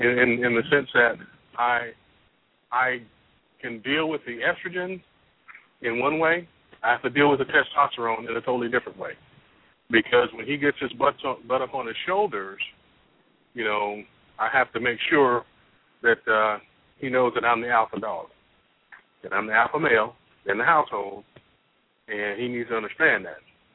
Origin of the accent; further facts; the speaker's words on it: South Carolina, United States; also born or lived in Ohio; I'm from South Carolina, so we had a little bit different outlook on things down here. I was born in Ohio. And I was raised down here.